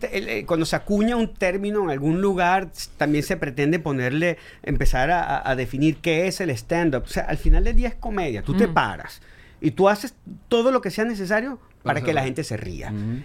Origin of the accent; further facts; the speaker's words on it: Venezuela; yo como venezolano